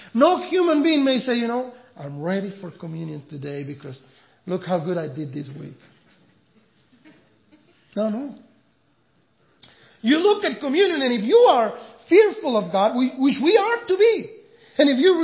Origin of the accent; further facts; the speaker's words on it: Mexico; You know, I grew up in Mexico